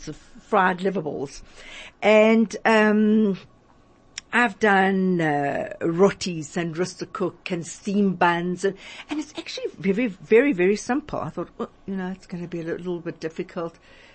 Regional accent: Durban, KwaZulu-Natal, South Africa; I mean, I come from Durban. So, I mean, to me, a Durban curry is so special.

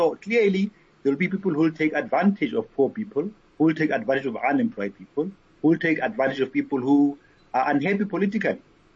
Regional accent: South Africa; I know from my hometown that the people who looted the mall, just 2 traffic lights from my parents' home, were members of the community.

